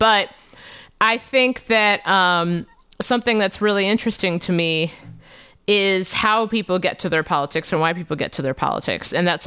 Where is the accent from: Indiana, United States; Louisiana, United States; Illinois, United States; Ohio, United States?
Ohio, United States; Cincinnati; So I was born in Cincinnati, Ohio. I went to 13 years of Catholic school in Cincinnati.